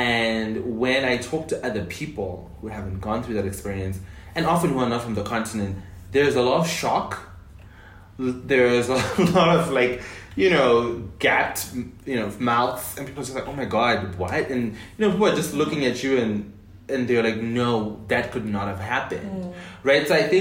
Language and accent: English; Harare, Zimbabwe; now in Johannesburg, South Africa; Slowly and interestingly, Harare. Mm-hmm. So I think those are some of the places I'm local to.